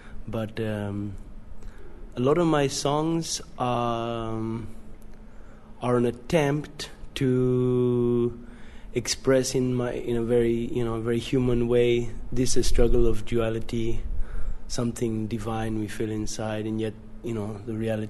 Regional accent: England, United Kingdom; Yeah, I'm from England. Yeah, born in the UK.

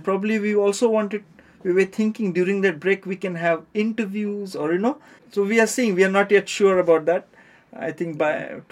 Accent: Auroville, Tamil Nadu, India; English is a second language; And since I'm coming from Auroville and everybody has always been requesting, we would like to see something of where you are, where you live.

